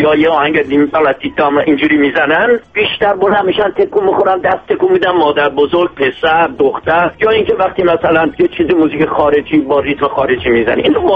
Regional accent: Iran; ما همه ایرانیم، هر جا باشیم و ایران برامون مهم است

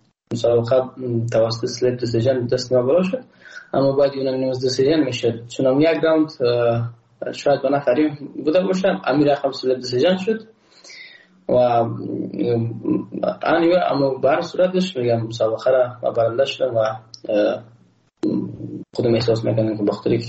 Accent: Afghanistan; من تاجه نیستم، احساس کردم من از باید پشتون نیستم، من یک افغان هستم

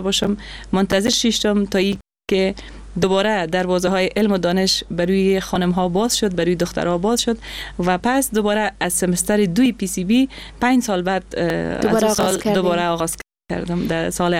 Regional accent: Afghanistan; در افغانستان با تاسف زن بودن مشکلات خود داره، با وجود از اینکه ما در خانواده روشن فکر چانس آوردیم که در خانواده روشن فکر به دنیا آمدیم

